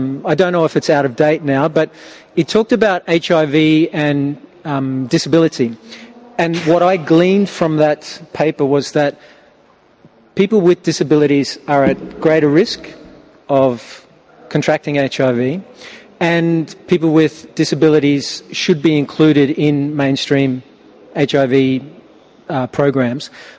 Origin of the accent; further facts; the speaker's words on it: Australia; now in Middle East; I'm from Australia, but I'm working in the Middle East.